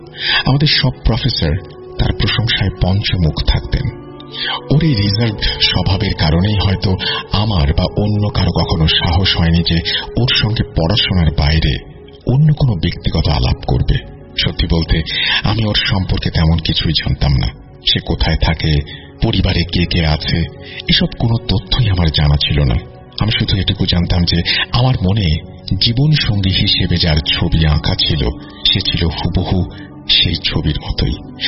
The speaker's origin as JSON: {"language": "Bangla", "town": "Chittagong", "region": "Chittagong Division", "country": "Bangladesh", "tie": "born or raised there", "said": "আমি মূলত চট্টগ্রামের বাসিন্দা। আমার প্রাতিষ্ঠানিক পড়াশোনা এবং বেড়ে ওঠা দুটোই সেখানে।"}